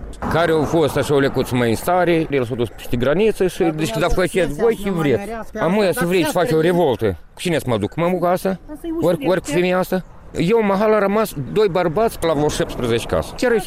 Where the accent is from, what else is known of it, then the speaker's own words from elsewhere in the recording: Moldova; Suntem moldoveni